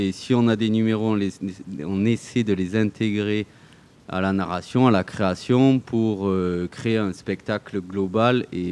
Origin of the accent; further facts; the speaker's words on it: Occitanie, France; Ouais, je viens de l'Aveyron.